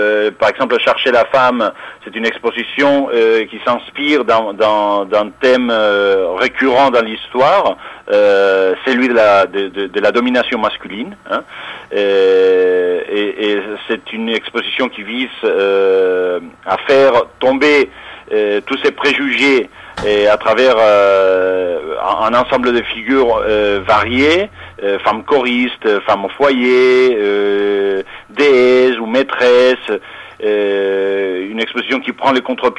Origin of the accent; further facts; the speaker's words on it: Spain; en tant qu'espagnol, je dirais, on a un peu honte